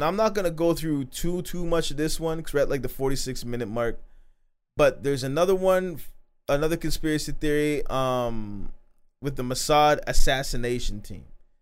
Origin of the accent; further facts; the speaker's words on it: Canada; bro, being a Canadian, I should know this shit